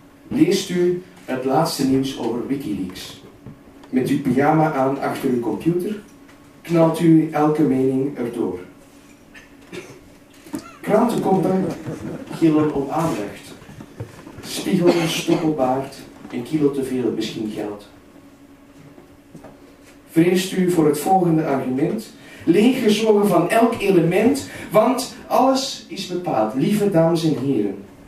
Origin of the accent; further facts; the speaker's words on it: Wilrijk, Flanders, Belgium; born there; ik ben geboren in Antwerpen. Ik ben in Wilrijk geboren. En ik kan eigenlijk ook gewoon switchen naar Vlaams.